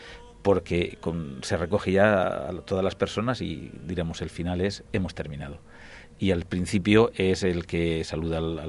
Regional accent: Catral, Valencian Community, Spain; Yo soy de Catral y era costumbre de mi familia, tiempos atrás, venirse a Elche a ver el Misteri.

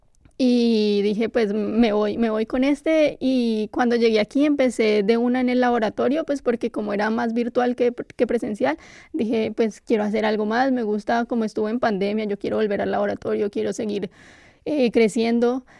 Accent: Cali, Valle del Cauca, Colombia; soy caleña

